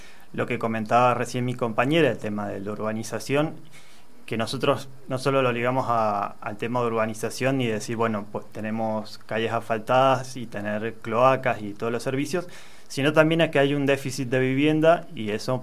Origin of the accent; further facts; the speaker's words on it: Luzuriaga, Mendoza, Argentina; yo soy de acá cerca, de hecho, soy de Lusuriaga.